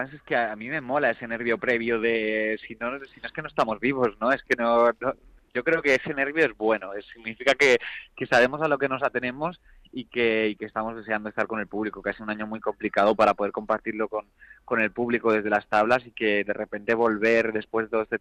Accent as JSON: {"language": "Spanish", "town": "Valencia", "region": "Valencian Community", "country": "Spain", "said": "Estoy en Valencia, de hecho, ahora estoy en mi tierra."}